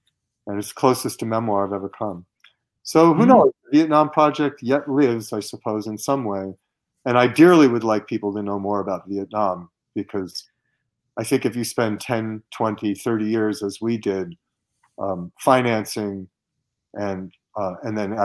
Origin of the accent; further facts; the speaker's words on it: United States; I may not think of myself as an American, but in the end, I am an American.